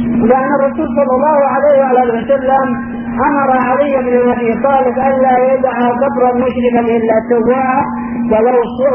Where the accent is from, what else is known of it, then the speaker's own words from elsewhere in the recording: Yemen; لكن بقي عندنا في اليمن هذا في قعدة هنا